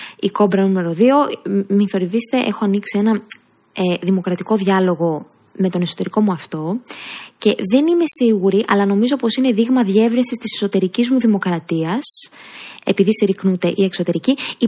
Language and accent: Greek; Greece; δεν θα έπαιρνα τον δρόμο εύκολα, διότι είμαι Ελληνίδα και δεν υποτάσσομαι στη μοίρα